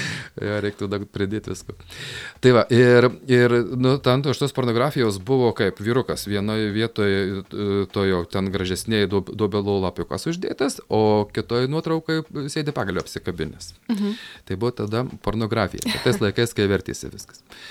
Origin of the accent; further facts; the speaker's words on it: Griškabūdis, Marijampolė County, Lithuania; Mano tėviškėlė netoli Šakių yra Griška, Zanavykas dar baisiau suvalkietį.